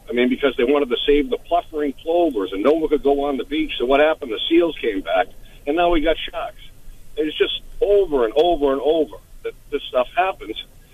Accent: Boston, Massachusetts, United States; When you were a kid living in Boston, I grew up in Boston, everyone had dogs.

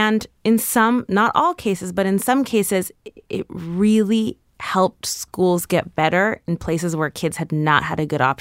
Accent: New York City, New York, United States; Oh, I grew up on 106th between West End and Riverside.

